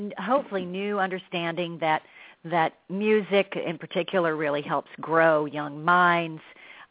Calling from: California, United States; I'm calling from Southern California.

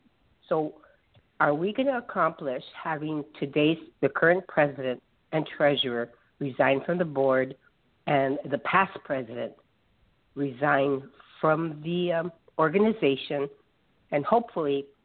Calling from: Los Angeles, California, United States; I'm calling from California or Los Angeles.

